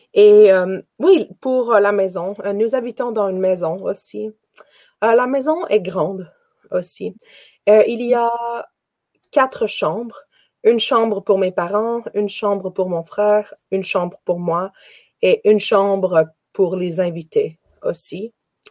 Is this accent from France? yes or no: no; Canada; Je suis canadienne. J'habite à Montréal, au Québec.